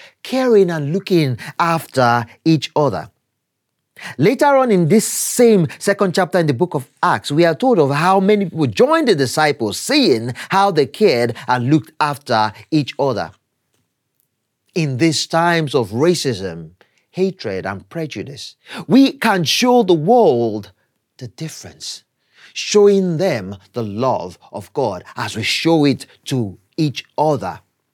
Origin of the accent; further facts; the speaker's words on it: Nigeria; My wife and I are from different cultures. We are both from Nigeria, but from different cultures in Nigeria.